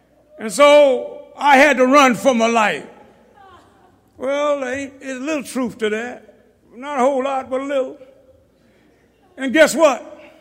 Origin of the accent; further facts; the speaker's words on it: Dallas, Texas, United States; I'm from South Dallas, and I'm running for my life.